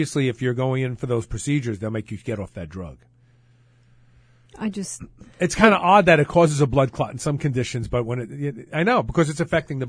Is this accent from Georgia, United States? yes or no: no; Brooklyn, New York, United States; Boy, growing up in Brooklyn really comes in handy.